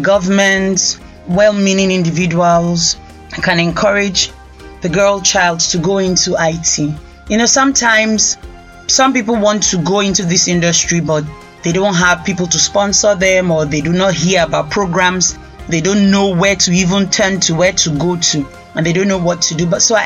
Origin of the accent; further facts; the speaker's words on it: Rivers, Nigeria; And I am from the Niger Delta, I'm from River State, and I'm in the ICT space.